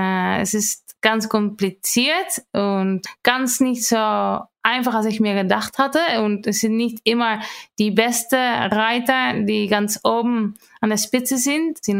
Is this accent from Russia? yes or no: no; Netherlands; Ich komme aus den Niederlanden. Da bin ich aufgewachsen. Bis zum Ende der Highschool. Und ich bin aufgewachsen mit Reiten. Es gab ganz viele Pferde im Dorf, wo ich wohnte.